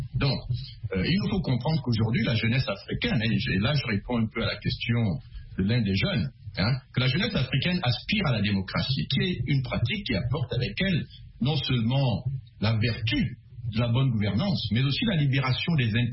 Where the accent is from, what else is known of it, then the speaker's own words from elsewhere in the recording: Gabon; comme par exemple dans mon pays d'origine, le Gabon